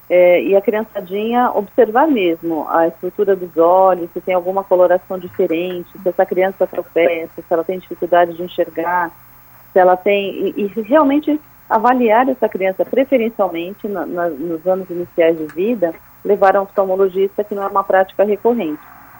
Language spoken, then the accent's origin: Portuguese; Brazil; e nós, como brasileiros, temos que cada vez mais ficarmos atentos à prevenção de doenças